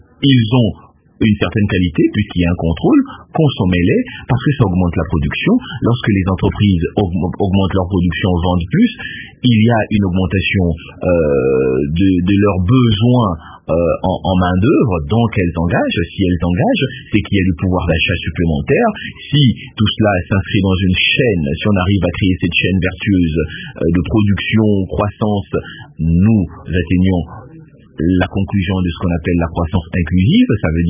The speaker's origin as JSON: {"language": "French", "country": "DR Congo", "lives_now": "Kinshasa, DR Congo", "said": "moi je suis congolais, je vis dans cette ville de Kinshasa et j'ai fait le tour de quelques provinces."}